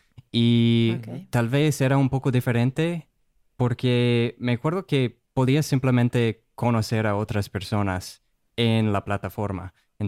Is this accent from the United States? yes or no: yes; Rochester, Minnesota, United States; Spanish is a second language; soy de Estados Unidos, de Rochester, Minnesota. Es la casa del Mayo Clinic, el hospital, uno de los hospitales más grandes en el mundo, de hecho. Y pues crecí ahí.